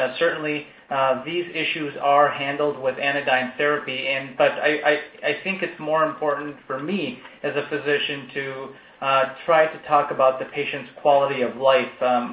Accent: India; now in United States; And I live in America. I am Indian

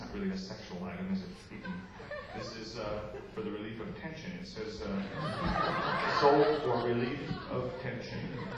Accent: New York, United States; This is very interesting to me because this is my hometown. I know so little about it because I'm on the road all the time.

